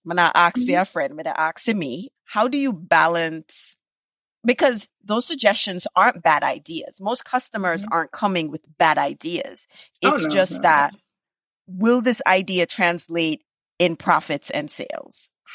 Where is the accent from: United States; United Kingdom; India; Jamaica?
Jamaica; I'm Jamaican. And I can get, worst case scenario, the whole of my family to buy out the inventory because they're Jamaican.